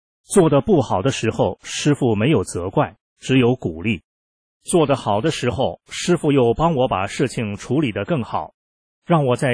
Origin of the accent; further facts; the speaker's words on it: China; 我赶紧跟她说，我来自中国，告诉你一件在中国发生的事情。